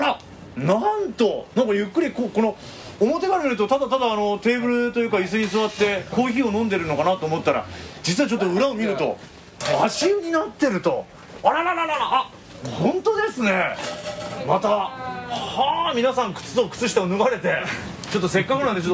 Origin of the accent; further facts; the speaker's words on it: Oita, Japan; 僕はあの地元が大分で温泉にはよく行くんですけど